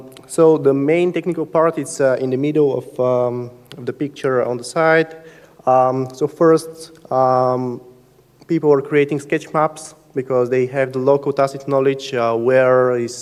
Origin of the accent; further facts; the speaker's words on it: Bulgaria; now in Netherlands; I'm from Bulgaria